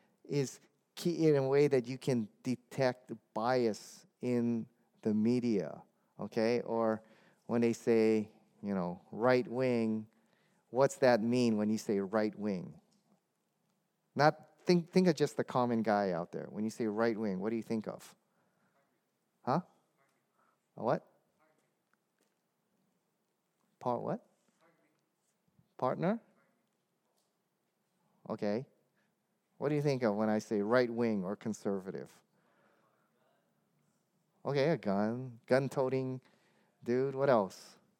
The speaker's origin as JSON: {"language": "English", "region": "Hawaii", "country": "United States", "also_born_or_lived": "Dallas", "said": "It's because I lived in Dallas, and everybody was calling me for a radio interview because they knew I was from Hawaii."}